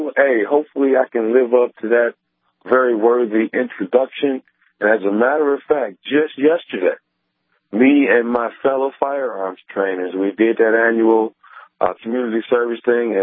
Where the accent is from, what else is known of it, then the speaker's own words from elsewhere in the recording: Detroit, Michigan, United States; Born and raised in Detroit, and I advertise my business in Detroit